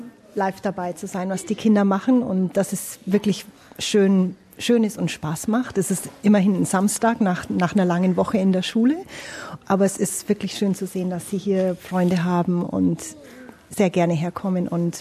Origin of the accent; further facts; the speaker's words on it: Bavaria, Germany; der Vater kommt vom Starnberger See und das ist da, wo ich aufgewachsen bin.